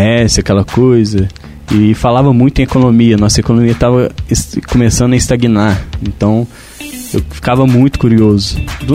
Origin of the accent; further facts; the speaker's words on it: Andrelândia, Minas Gerais, Brazil; eu sou de Andrelândia, tenho um coração em Madre Deus, mas onde eu nasci, onde eu vivi, onde eu cresci é Andrelândia.